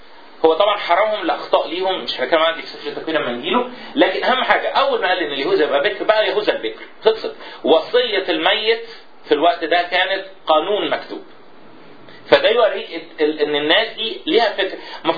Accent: Upper Egypt, Egypt; لغايه دلوقتي عندنا في الصعيد يقول لك عيله مين

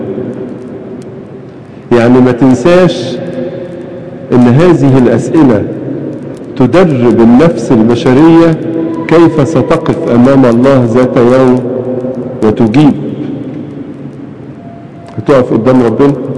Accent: Egypt; عندنا في مصر الناس عندها حاجة اسمها موسم الخزين

